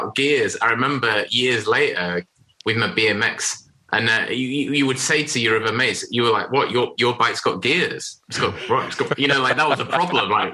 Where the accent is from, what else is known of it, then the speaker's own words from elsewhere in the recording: Harrogate, Yorkshire and the Humber, United Kingdom; I grew up in Harrogate in Yorkshire. I went to St. Peter's originally